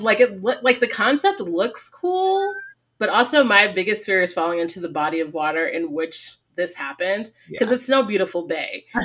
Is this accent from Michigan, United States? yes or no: no; California, United States; now in Arizona, United States; As a Californian myself, replaced many, many times. Now I'm in Arizona, but I claim California and West Coast very hard.